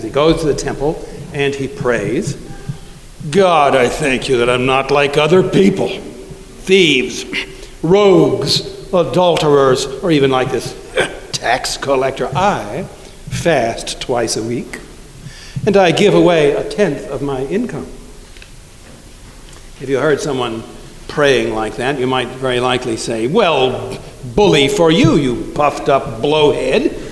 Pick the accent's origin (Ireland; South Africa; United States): United States; Shelbyville, Kentucky; because I grew up in Shelbyville, and Cincinnati is about as close to Shelbyville as I've lived in the last 50 some odd years.